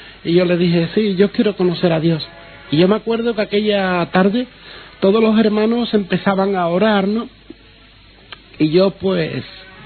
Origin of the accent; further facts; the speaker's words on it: Seville, Andalusia, Spain; Me crié en el Cerro del Águila. Yo he vivido en una familia humilde, una familia pobre.